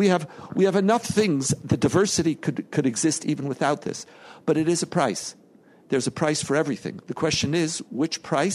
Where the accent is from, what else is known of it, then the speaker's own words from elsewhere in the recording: Jerusalem, Jerusalem District, Israel; I grew up in Yerushalayim of the 70s.